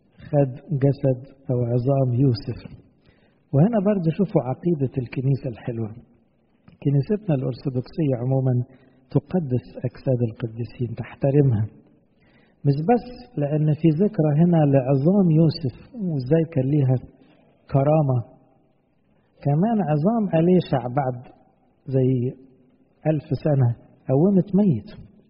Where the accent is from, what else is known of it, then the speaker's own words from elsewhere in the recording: Egypt; احنا مسيحيين، يعني فرعنا أصلا بس كمصريين